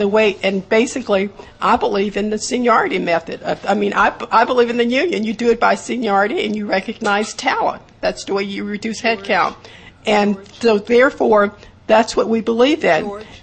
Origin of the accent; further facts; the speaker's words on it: Berkeley, California, United States; where I'm from the Berkeley area